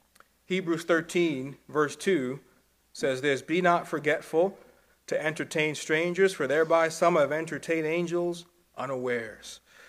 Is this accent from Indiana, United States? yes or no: no; New York, United States; And I remember jokingly as a New Yorker when I first went down south that I was always very suspicious.